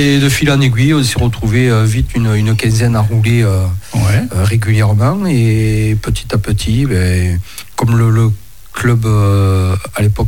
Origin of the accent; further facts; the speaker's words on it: Saint-Saturnin, France; je ne viens pas de Louis, je viens de Saint-Saturnin.